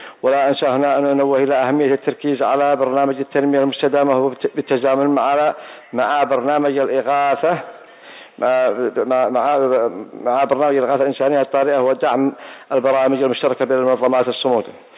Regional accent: Yemen; ومنها بلادنا اليمن

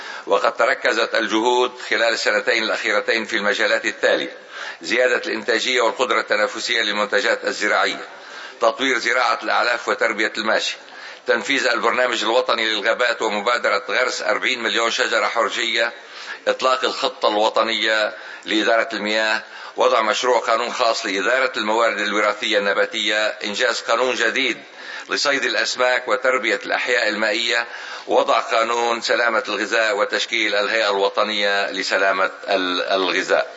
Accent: Lebanon; الاهتمام الكبير الذي تبدونه حيال بلدي لبنان

